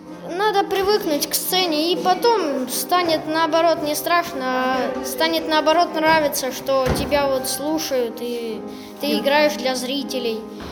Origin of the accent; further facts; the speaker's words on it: Belgorod Oblast, Russia; Я приехал из Белгородской области. Ну, я живу примерно от самого Белгорода, ну, 100 километров где-то так, в поселке.